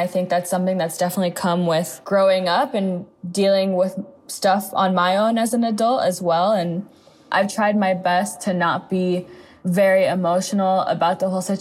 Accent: Los Angeles, California, United States; also born or lived in New York; I'm from Los Angeles, California, and in my house, we call our parents mom and dad. So my mom and my dad are both immigrants from the Dominican Republic. We, as in my sisters and I, were born in New York

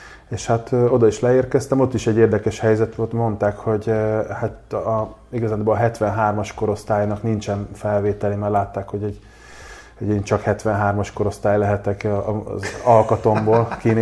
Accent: Budapest, Hungary; Majdnem mindenki ismer a Király utca környéket, én azon a területen nőttem föl

